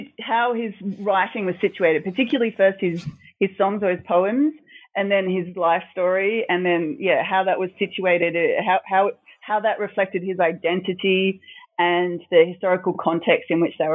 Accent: Australia; I grew up in the north of Australia, and my first job was as a journalist.

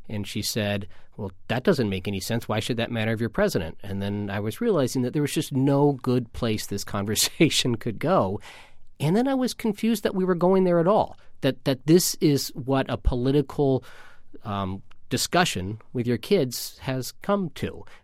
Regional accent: Midwest, United States; I was not a Reagan fan, and I grew up in the Midwest, so Reagan was very popular.

